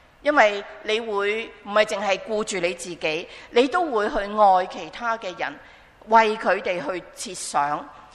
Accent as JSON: {"language": "Cantonese", "country": "China", "said": "好得人哋即系中国人讲嘅德高望重啦"}